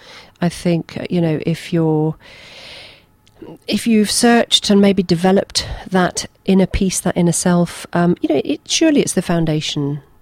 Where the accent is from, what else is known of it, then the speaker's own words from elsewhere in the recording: Scotland, United Kingdom; I'm a Scot. I'm a wee Scot.